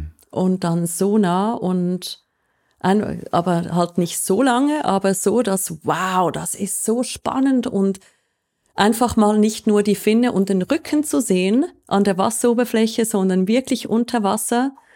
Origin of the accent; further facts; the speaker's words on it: Switzerland; Ich bin eine Schweizerin, wie man sie natürlich hört.